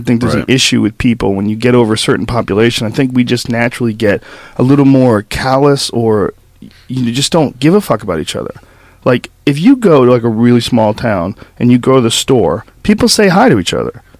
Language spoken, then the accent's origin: English; Newton, Massachusetts, United States; also born or lived in New Jersey / San Francisco / Florida / New York; Newton. Well, that's where I went to high school. Right. I was born in New Jersey. I grew up kind of all over the country. Lived in San Francisco from age 7 to 11. Lived in Florida from 11 to 13. Boston from 13 to probably 23, 24